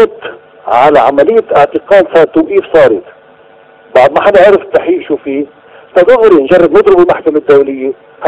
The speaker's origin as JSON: {"language": "Arabic", "country": "Lebanon", "said": "نحن كشعب لبناني بأكثرية الصحة ما لازم نقبل بهذا الشيء"}